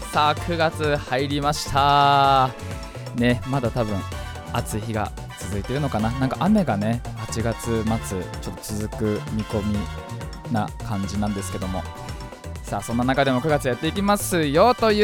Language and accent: Japanese; Fujisawa, Kanagawa, Japan; リアルタイムに地元藤沢を見つめて